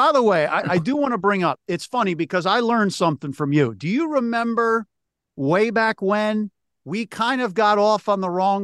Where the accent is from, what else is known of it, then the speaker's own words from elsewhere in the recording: Philadelphia, Pennsylvania, United States; I think I was, you know, mid-20s, right back in my hometown in Philly.